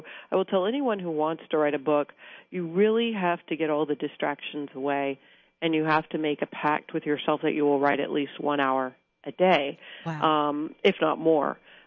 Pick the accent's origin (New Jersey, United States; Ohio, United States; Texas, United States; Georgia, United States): Texas, United States; Austin; I'm from Austin, Texas, so I call that the allergy capital of the world, because there's grasses and trees and pollen all year round.